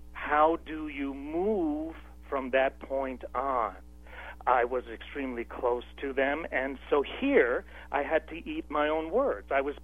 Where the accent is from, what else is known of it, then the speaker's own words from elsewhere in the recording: New York, United States; You bet. I'm originally a New Yorker.